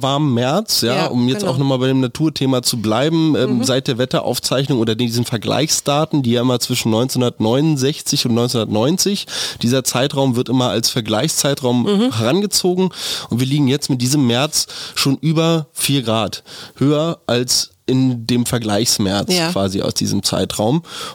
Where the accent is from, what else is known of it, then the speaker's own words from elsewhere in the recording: Berlin, Germany; wir hier als Berliner zum Beispiel, ich fahre jetzt eine Runde in Grunewald.